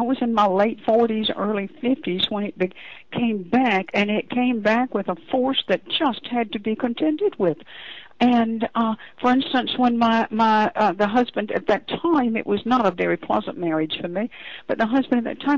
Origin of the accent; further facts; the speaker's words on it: Deep South, United States; born there; I was born in the Deep South